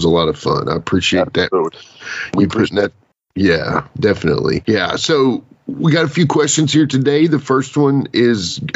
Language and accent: English; Buffalo, New York, United States; I'm 33 from Buffalo.